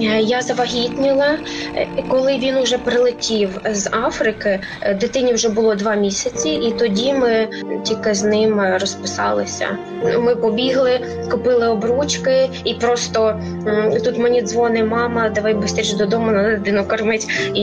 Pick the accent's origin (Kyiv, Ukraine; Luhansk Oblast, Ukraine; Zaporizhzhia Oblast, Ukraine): Luhansk Oblast, Ukraine; Markivka; Ми з однієї області і ми навіть з одного селища. Ми родом з Луганської області, село міського типу Марківка.